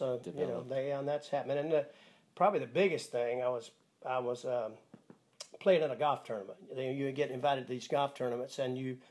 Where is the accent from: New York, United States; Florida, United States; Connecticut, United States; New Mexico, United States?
Florida, United States; now in Nashville, United States; Yeah, near Gainesville.